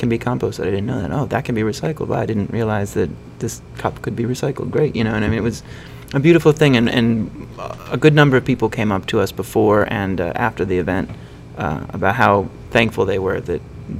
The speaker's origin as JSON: {"language": "English", "town": "Brecksville", "region": "Ohio", "country": "United States", "tie": "born or raised there", "said": "growing up in Brecksville is sort of like almost in the middle of Cleveland and Akron."}